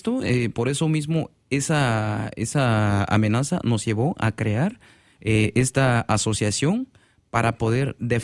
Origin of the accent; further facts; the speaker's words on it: Ixcán, El Quiché, Guatemala; Vengo en la región norte de Guatemala, del municipio de Ixcán.